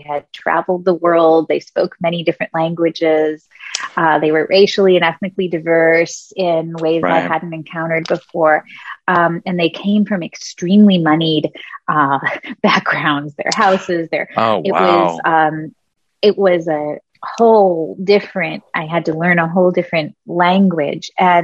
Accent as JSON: {"language": "English", "town": "Billings", "region": "Montana", "country": "United States", "tie": "born or raised there", "also_born_or_lived": "Washington, D.C. area", "said": "Well, I grew up in Billings, Montana, also partly in the Washington, D.C. area where my family moved when I was in high school."}